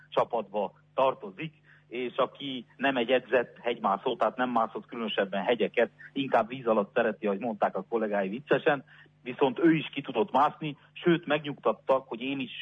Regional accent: Gheorgheni, Harghita, Romania; Én gyergyóiként a megyei önkormányzatban alelnöki tisztséget töltök be

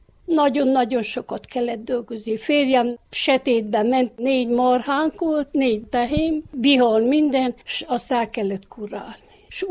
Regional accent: Városfalva, Harghita, Romania; Városfalváról. 39-ben születtem

